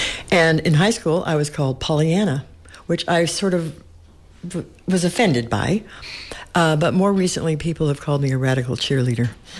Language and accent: English; Arcata, California, United States; I am from here. I was born in Arcata. And I realize every now and then that I was really fortunate when I was born. I lived very near Redwood Park.